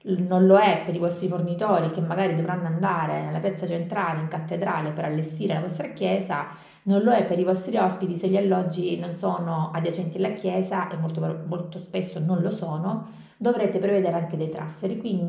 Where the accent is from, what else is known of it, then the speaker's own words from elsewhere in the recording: Sicily, Italy; ritorno in Sicilia. L'unica cosa che sapevo è che dovevo ritornare a casa, perché l'atmosfera della mia terra, le persone che amavo